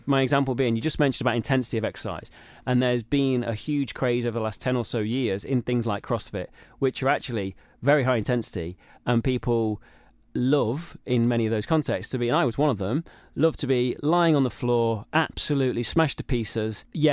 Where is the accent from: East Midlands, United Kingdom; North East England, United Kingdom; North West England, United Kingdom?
East Midlands, United Kingdom; Nottingham; You know, we're both from Nottingham, getting on the Trent again in January.